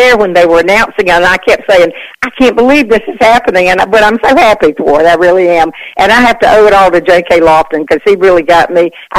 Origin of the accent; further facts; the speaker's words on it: Rocky Mount, North Carolina, United States; actually, I was born in the Carolinas in Henderson, and I grew up in Rocky Mount.